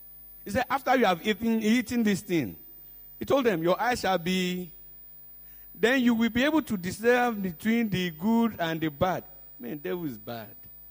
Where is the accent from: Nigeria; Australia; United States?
Nigeria; When, you know, I'm from the Yoruba extraction.